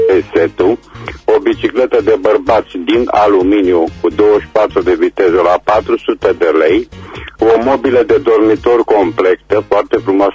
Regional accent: Reșița, Caraș-Severin, Romania; tot sunt din Reșița

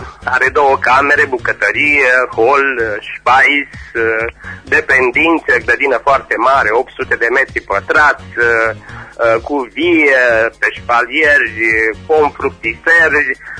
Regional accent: Parța, Timiș County, Romania; sunt din Parța, județul Timiș.

